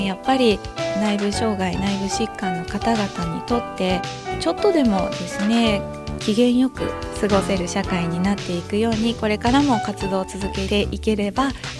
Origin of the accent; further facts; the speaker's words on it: Yokkaichi, Mie, Japan; 2017年の春頃に自分の地元である四日市市でも理解をいただきたくて